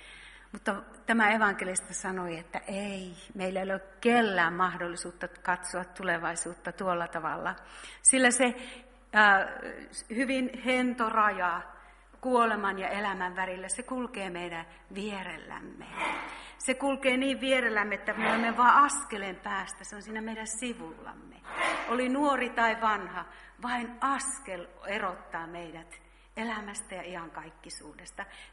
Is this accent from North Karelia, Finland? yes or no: yes; North Karelia, Finland; olen semmoisena alle 10-vuotiaana antanut jo elämäni Jeesukselle. Sieltä Pohjois-Karjalasta olen kotoisin